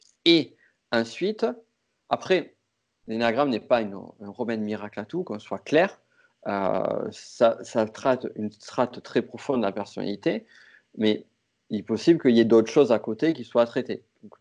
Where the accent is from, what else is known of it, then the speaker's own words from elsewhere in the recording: France; now in Chile; Là, actuellement, je suis au Chili. Et je suis français. C'est ma nationalité depuis le départ.